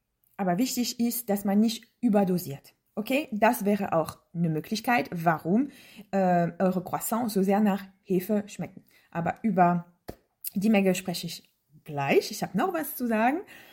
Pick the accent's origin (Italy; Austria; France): France; Ich bin Französin, das geht noch gar nicht.